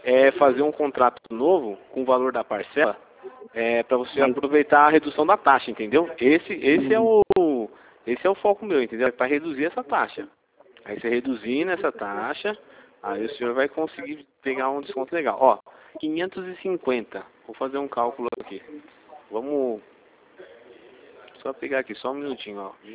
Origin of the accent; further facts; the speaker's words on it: Campinas, São Paulo, Brazil; eu sou daqui de Campinas.